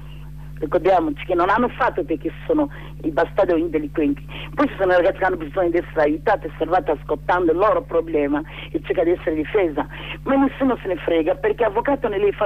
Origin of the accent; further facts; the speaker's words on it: Nigeria; Italian is a second language; Io sono da Biafra, il mio paese c'è guerra